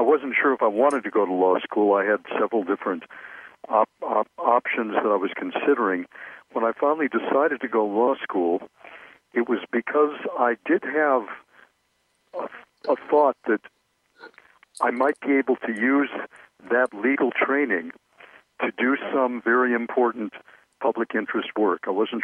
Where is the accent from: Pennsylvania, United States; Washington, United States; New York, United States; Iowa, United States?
Iowa, United States; Des Moines; I grew up in Des Moines, Iowa